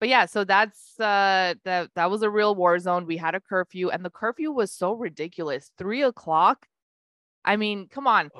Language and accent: English; Jammu and Kashmir, India; born there; I was born in Kashmir. So that literally is a war zone.